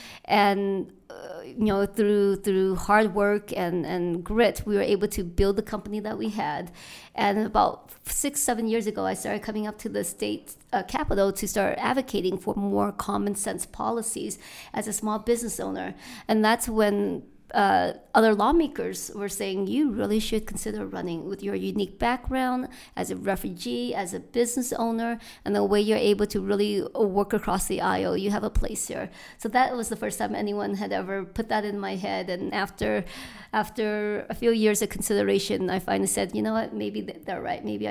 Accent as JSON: {"language": "English", "town": "Salt Lake City", "region": "Utah", "country": "United States", "tie": "born or raised there", "also_born_or_lived": "Vietnam", "said": "So my family, we are refugees from Vietnam. My dad fought in the Vietnam War with the Americans. So we came to the U.S. as political asylums after the war, and came to Utah in 92. Grew up on the west side of Salt Lake."}